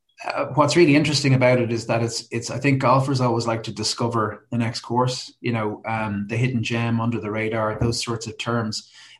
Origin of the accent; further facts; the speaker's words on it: Dublin, Leinster, Ireland; I'm from Dublin originally